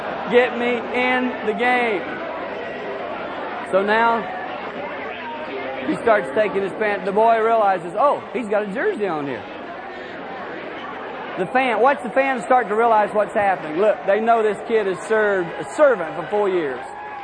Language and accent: English; Highland, Michigan, United States; in my hometown of Highland, Michigan, there was a high school basketball game between Detroit Country Day.